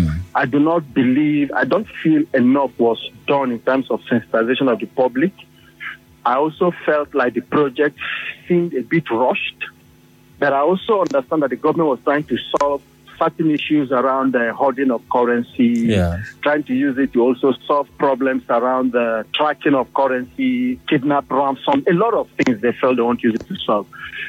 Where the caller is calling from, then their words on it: Port Harcourt, Rivers, Nigeria; I'm calling from Port Harcourt.